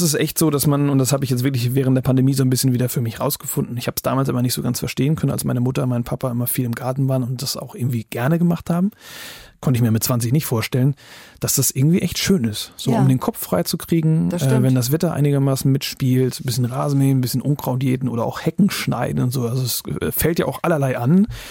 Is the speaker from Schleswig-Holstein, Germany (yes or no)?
yes; Flensburg, Schleswig-Holstein, Germany; Ja, ich bin ja eigentlich aufgewachsen in der Nähe von Flensburg, also ganz im Norden, aber auch auf dem heftigsten Dorf, also wirklich Dorf, Dorf, Dorf, da haben 80 Leute gewohnt.